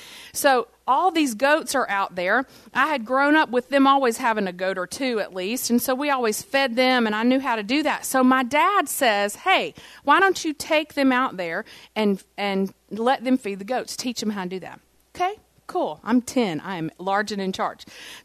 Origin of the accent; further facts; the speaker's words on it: Tennessee, United States; And so we're originally from Tennessee, and there were kids who lived in Pensacola that had never seen the mountains.